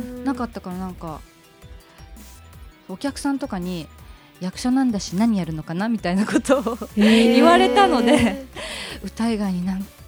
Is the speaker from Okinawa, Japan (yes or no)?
yes; Okinawa, Japan; 地元沖縄ではクラスに 3,4 人はいる